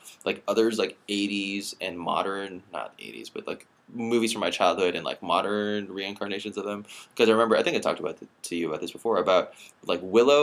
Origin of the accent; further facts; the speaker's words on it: United Kingdom; I'm British and snobby.